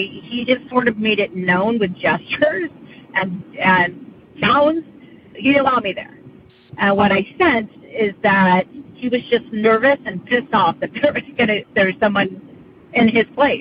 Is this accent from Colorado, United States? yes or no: no; California, United States; And we live in the Sacramento County, but we're from the Central Valley.